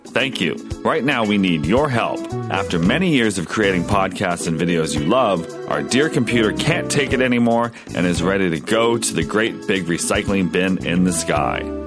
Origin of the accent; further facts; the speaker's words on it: Erie, Pennsylvania, United States; Well, we used to say that in my hometown of Erie where I grew up is like all the black people in town know each other.